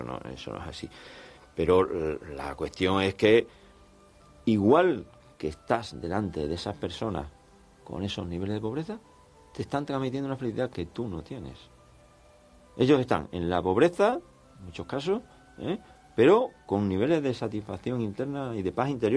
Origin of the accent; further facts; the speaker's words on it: San Roque, Andalusia, Spain; Y yo no vivo en San Roque. Me crié en San Roque, pero no lo vivo, no vivo allí.